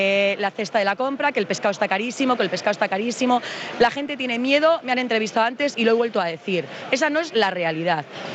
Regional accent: Barakaldo, Basque Country, Spain; Ah, yo soy de Baracaldo, pero la pescadería en Amorebieta.

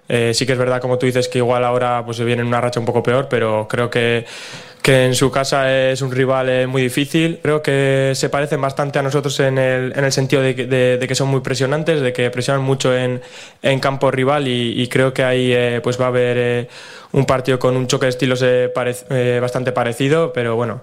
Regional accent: Navarre, Spain; Osasuna es el equipo de mi tierra

